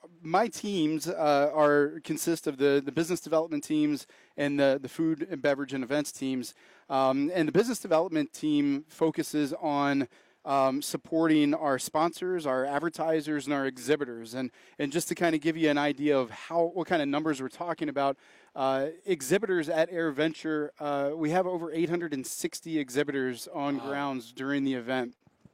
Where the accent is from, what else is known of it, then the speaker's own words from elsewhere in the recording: Virginia, United States; now in Wisconsin, United States; I'm originally from Virginia. Went to school in Virginia, and then my wife is from the Green Bay area. So when we had the opportunity to make a move to Wisconsin, kind of jumped all over it.